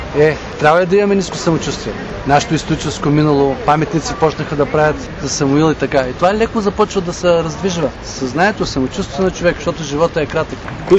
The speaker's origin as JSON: {"language": "Bulgarian", "town": "Kardzhali", "region": "Kardzhali Province", "country": "Bulgaria", "lives_now": "Haskovo, Bulgaria", "said": "Аз съм от Кърджали, иначе хареса ми дойде тук да живея"}